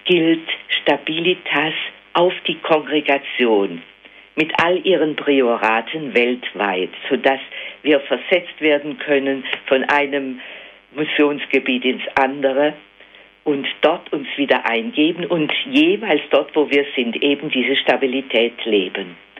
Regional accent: Bruchsal, Baden-Württemberg, Germany; Meine Eltern wohnten zunächst in Bruchsal in Baden. Und ich wurde als erstes Kind in Bruchsal geboren, 1927.

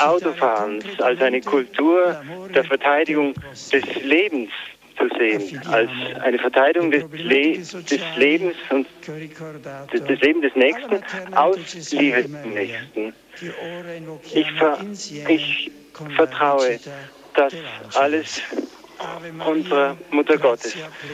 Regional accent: Trentino-Alto Adige, Italy; die wir selber als Südtiroler in Brixen miterleben durften

